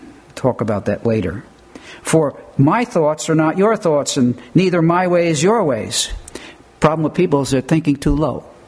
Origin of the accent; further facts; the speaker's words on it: United States; Yes, I'm an American.